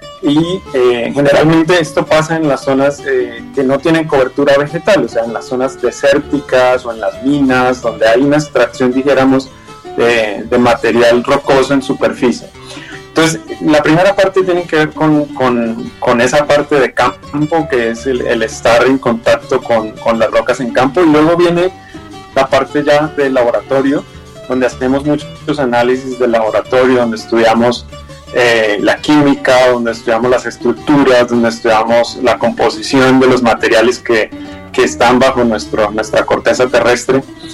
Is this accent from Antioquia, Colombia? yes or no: no; Zapatoca, Santander, Colombia; yo crecí en Zapatoca, Santander, y desde niño, de hecho estudié en una escuela del campo, en una escuela rural de Zapatoca